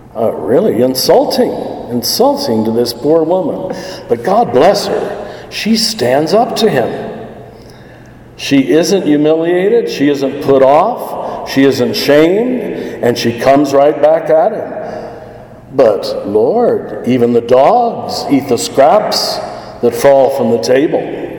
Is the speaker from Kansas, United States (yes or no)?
yes; Kansas, United States; I grew up in Kansas where we Catholics thought we were the only ones that God loved